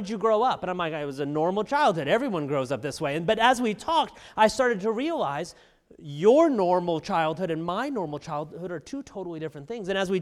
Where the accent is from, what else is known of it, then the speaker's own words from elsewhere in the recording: California, United States; also born or lived in New Jersey; now in Texas, United States; I'm a Californian living in Texas.